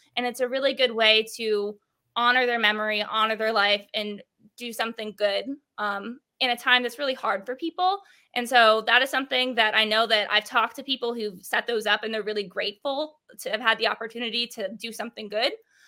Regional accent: Virginia, United States; moved away; I'm an Appalachian girl. I'm from Virginia, but I live in Texas now. So I miss the mountains.

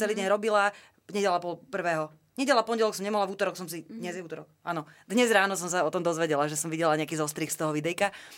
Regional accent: Nitra, Nitra Region, Slovakia; tak ja som z Nitry a poznám tam teda veľa príčetných ľudí

